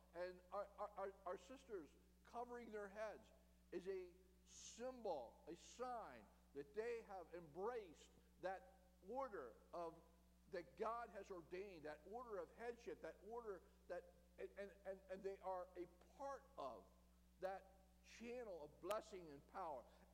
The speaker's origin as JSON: {"language": "English", "town": "Chambersburg", "region": "Pennsylvania", "country": "United States", "said": "And we're from Chambersburg, Pennsylvania. You ever get to South Central Pennsylvania, look us up."}